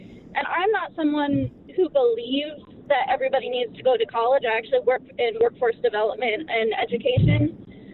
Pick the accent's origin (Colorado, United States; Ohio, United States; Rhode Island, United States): Ohio, United States; I grew up in Shelby County, Ohio. I went to a really small county school